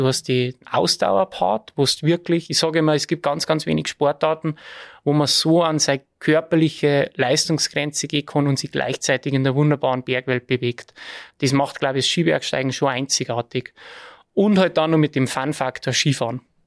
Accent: Ramsau bei Berchtesgaden, Bavaria, Germany; Und ich bin aufgewachsen in der Ramsau bei Berchtesgaden. Also komplett in die Berge, in einem kleinen Skigebiet im Hochschwarzeck.

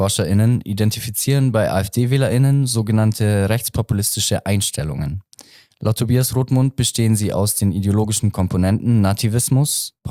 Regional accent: Augsburg, Bavaria, Germany; Ich meine, ich komme aus Augsburg. Da hat weit über ein Drittel der Menschen einen Migrationshintergrund.

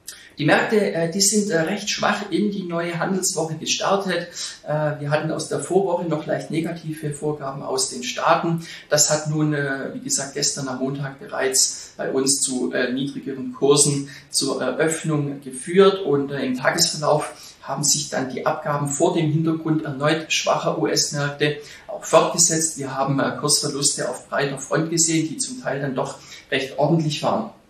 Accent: Switzerland; Auch bei uns in der Schweiz geht es quartalszahlenmäßig wirklich hoch her diese Woche.

